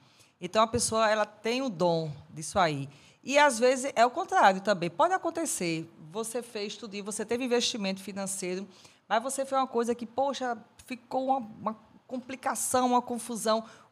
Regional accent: Vicência, Pernambuco, Brazil; Eu sou de Vicência, né, que é Mata Norte, como aqui.

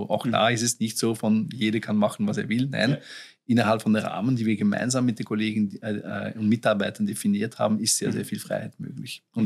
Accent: Flanders, Belgium; first language Flemish; German is a second language; es muss auch flämisch sein. Ja, das ist meine Muttersprache und das ist eigentlich viel entspannender zum Lesen als irgendeine andere Sprache.

